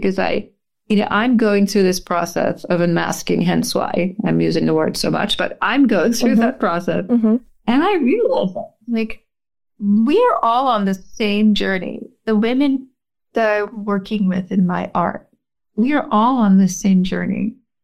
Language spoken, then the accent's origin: English; Trinidad & Tobago; comes from my experience as a kid growing up in Trinidad